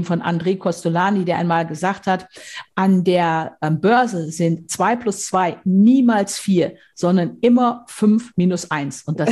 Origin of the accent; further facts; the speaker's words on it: North Rhine-Westphalia, Germany; Ich komme aus dem Münsterland, aus Westfalen.